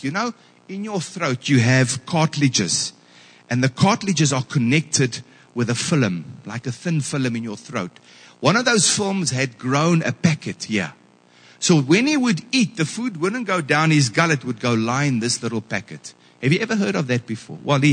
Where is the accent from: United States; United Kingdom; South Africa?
South Africa; Kroonstad, Free State; I flew up from Hopefield to Joburg, went to Kroonstad. I grew up in Kroonstad.